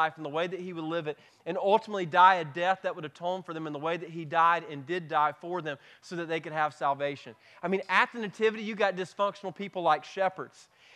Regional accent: Moonville, South Carolina, United States; We're not from West Pelzer, we're from Moonville.

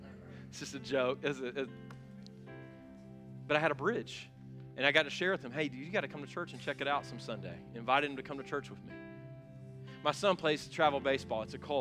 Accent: Greenville, South Carolina, United States; I grew up in South Greenville around the Woodmont High School community, blue-collar community that had a lot of forced integration.

